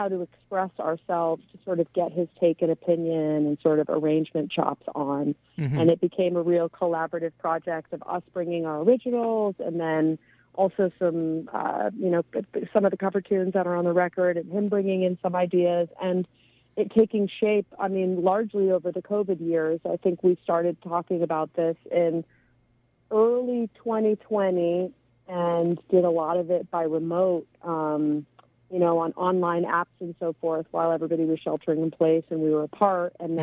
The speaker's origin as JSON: {"language": "English", "region": "New England", "country": "United States", "lives_now": "California, United States", "said": "I hail from New England originally. I've been living in California for almost 20 years"}